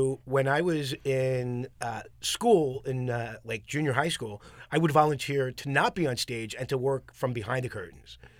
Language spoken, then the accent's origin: English; New York, United States; And I was a little kid. Growing up in New York, to make adults laugh, I knew that was like a feather in my cap.